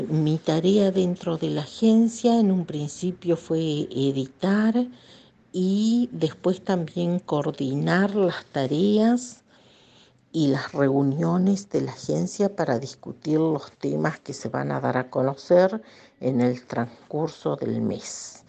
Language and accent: Spanish; Sierra Colorada, Río Negro, Argentina; soy de Río Negro, Patagonia, Argentina. Pertenezco a una comunidad urbana de mi pueblo, Sierra Colorada.